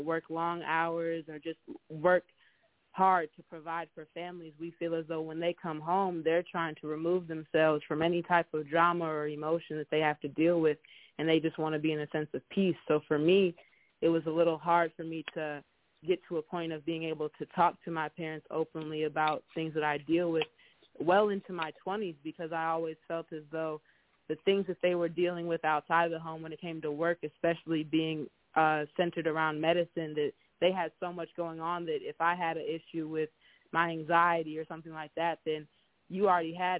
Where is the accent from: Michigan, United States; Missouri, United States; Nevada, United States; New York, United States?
Michigan, United States; we grew up all in Michigan, all of us grew up in Michigan, and I think now that I've moved away and live in a different state that's, you know, 8-10 hours away